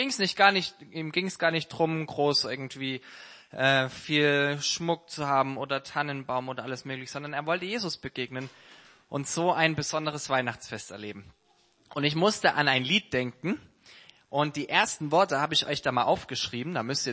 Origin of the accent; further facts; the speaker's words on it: Saxony, Germany; Ich komme aus dem Erzgebirge